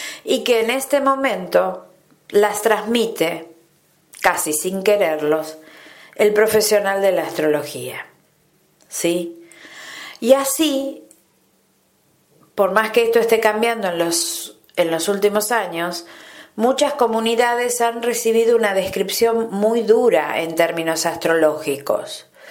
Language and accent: Spanish; Argentina; En mi país, Argentina, el tema del dinero, el tema de la abundancia es bastante urgente en este momento